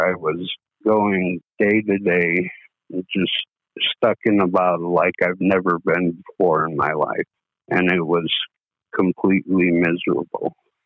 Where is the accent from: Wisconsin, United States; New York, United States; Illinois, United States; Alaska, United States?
Alaska, United States; Bethel; I'm from Bethel, Alaska. I'm 47 years old.